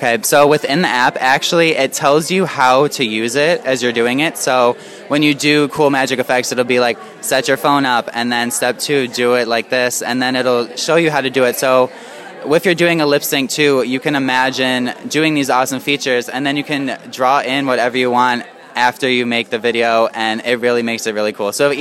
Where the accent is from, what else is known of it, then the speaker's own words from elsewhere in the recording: Michigan, United States; now in Los Angeles, United States; But I have been able to be stable in Los Angeles. I moved from Michigan, so moving here, I'm stable now